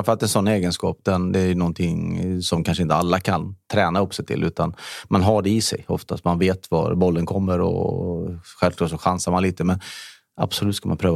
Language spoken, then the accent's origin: Swedish; Norrby, Västra Götaland County, Sweden; Jag var uppväxt i Norrby